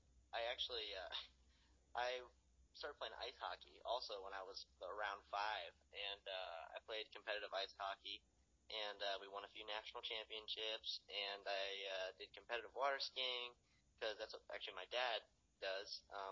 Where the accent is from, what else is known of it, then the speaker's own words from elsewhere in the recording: West Palm Beach, Florida, United States; I'm from South Florida, and people would say that South Florida isn't country, but being from West Palm, Loxahatchee's right around the corner, and I'm telling you what, it is country down here